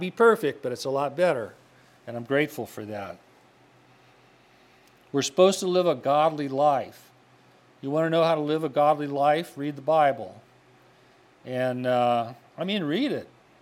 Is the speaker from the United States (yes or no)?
yes; United States; I'm an American, and I'm very glad to be an American.